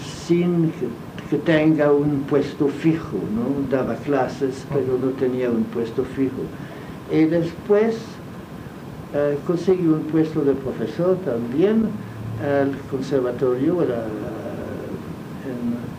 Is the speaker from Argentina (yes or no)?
no; France; Spanish is a second language; Siendo francés, criado en Francia, claro que yo tengo